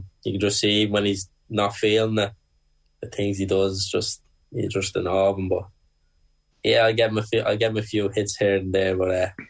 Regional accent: Ireland; It is, obviously, like I'm a big Celtic fan, as most Irish lads are, but I think my dad's more interested in the Celtic game than watching me do well.

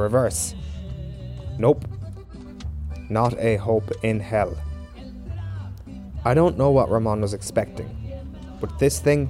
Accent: Ireland; I'm Irish

